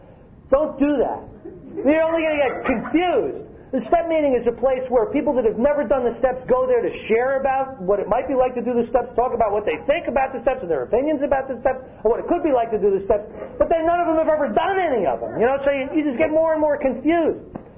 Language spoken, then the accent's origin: English; New Jersey, United States; Like, hurry up! We're from Jersey!